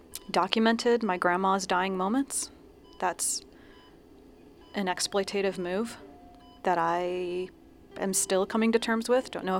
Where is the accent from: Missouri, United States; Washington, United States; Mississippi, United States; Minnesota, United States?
Missouri, United States; St. Louis; also born or lived in New Mexico; I grew up here in St. Louis. I moved away for the first time to 65 acres in northern New Mexico.